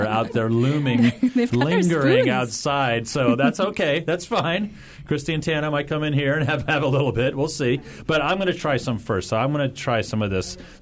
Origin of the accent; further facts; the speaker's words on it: the South, United States; I come from the South some